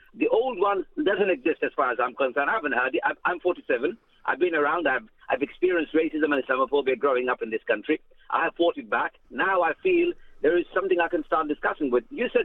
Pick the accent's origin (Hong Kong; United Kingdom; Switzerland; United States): United Kingdom; No, look, I'm British too.